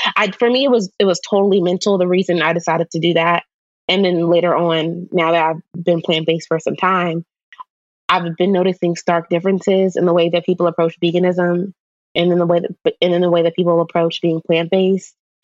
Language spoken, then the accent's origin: English; Maryland, United States; everyone is eating crabs and I'm from Maryland